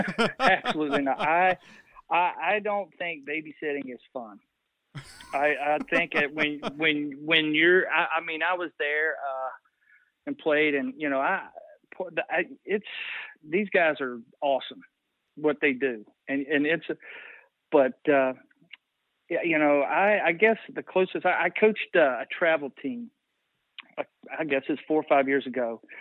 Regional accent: Tannersville, Virginia, United States; I was from nowhere. I was from Southwest Virginia, grew up in Tannersville, played at Tazewell.

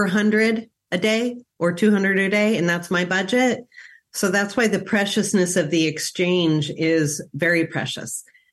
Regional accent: United States; But as an American, that's always more than they have.

